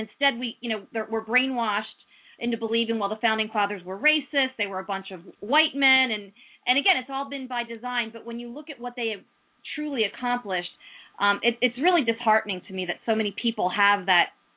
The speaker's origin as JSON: {"language": "English", "country": "United States", "said": "I mean, I've seen it firsthand myself as an American, and certainly have participated in similar things."}